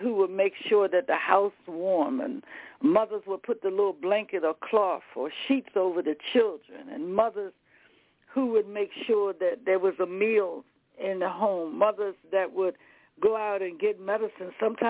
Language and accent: English; the South, United States; I told you I'm from the South.